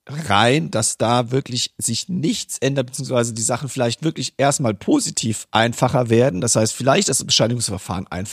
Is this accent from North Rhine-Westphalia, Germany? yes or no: no; Rhineland-Palatinate, Germany; ich bin wie gesagt in Rheinland-Pfalz ja auch groß geworden, habe da Abi gemacht.